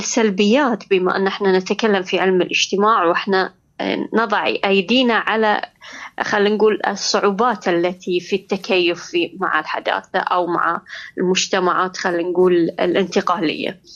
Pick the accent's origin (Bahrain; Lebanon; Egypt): Bahrain; ليس يعني هذا الإطراء كوني امرأة بحرينية